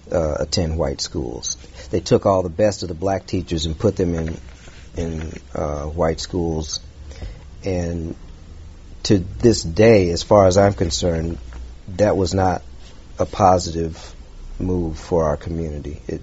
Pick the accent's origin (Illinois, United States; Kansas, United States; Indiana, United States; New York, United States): Illinois, United States; Champaign; Growing up in Champaign, I think I might have had two black teachers in my entire educational life.